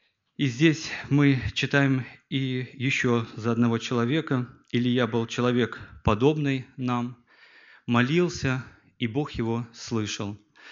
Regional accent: Saransk, Mordovia, Russia; Я, братья из Мордовии, город Саранск

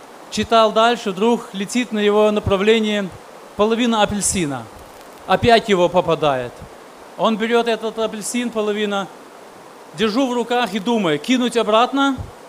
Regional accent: Russia; now in Germany; я приехал из Германии … Мы переехали в Германию с России в 89 году.

